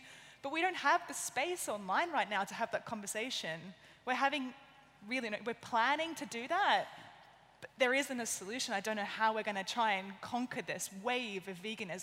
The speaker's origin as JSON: {"language": "English", "country": "Australia", "lives_now": "United Kingdom", "said": "because I'm Australian and I need a visa to live in the UK"}